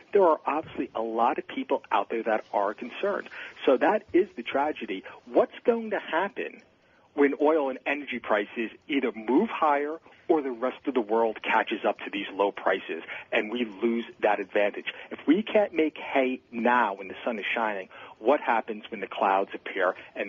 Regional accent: Pennsylvania, United States; because you've got so much gas being produced in my home state here in Pennsylvania

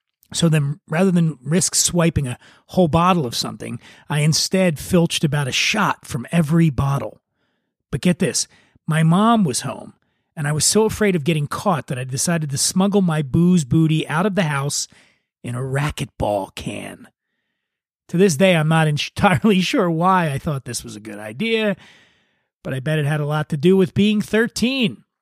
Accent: Philadelphia, Pennsylvania, United States; now in Los Angeles, United States; How does it compare to Philly, my hometown of Philly?

